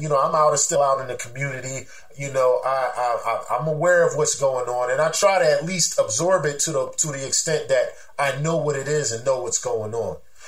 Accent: Philadelphia, Pennsylvania, United States; Now, of course, I'm from Philly.

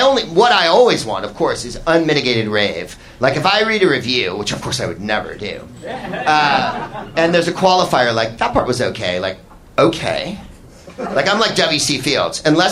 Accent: San Francisco, California, United States; And I'm from San Francisco, right?

